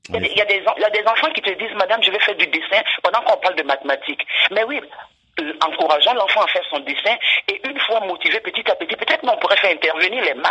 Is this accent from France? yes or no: no; Côte d’Ivoire; je suis d'origine africaine, je suis de la Côte d'Ivoire